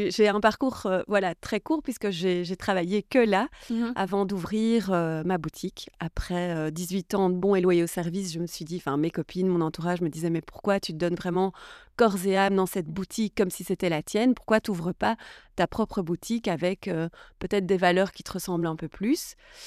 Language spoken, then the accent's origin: French; Brussels, Brussels-Capital Region, Belgium; je suis née, j'ai grandi à Bruxelles. J'ai été à l'école à Bruxelles, j'ai fait toute ma scolarité classique à Saint-Pierre